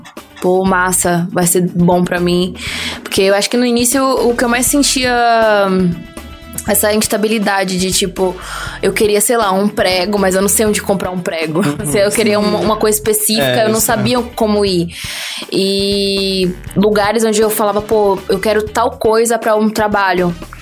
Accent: Feira de Santana, Bahia, Brazil; moved away; Feira de Santana é cidade metrópole, então eu sou de Feira de Santana, Salvador capital ali, aquela coisa toda. Sou de Feira e tô aqui, vou fazer 1 ano esse mês.

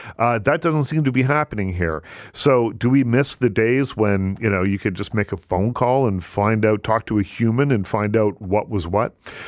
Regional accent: Nova Scotia, Canada; I'm from Nova Scotia. I'm from not far from Dartmouth.

